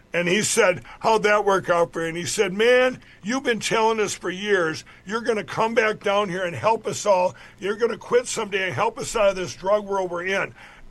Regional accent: Chaska, Minnesota, United States; also born or lived in Mankato, United States; I was born in Mankato, Minnesota, but my mom and dad divorced. Divorces weren't common. I was 7 years old. I got moved to Chaska.

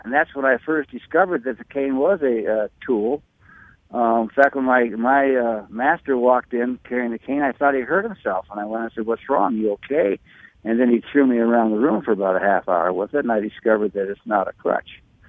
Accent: United States; I just wanted to, you know, have an American-made product, since I'm an American.

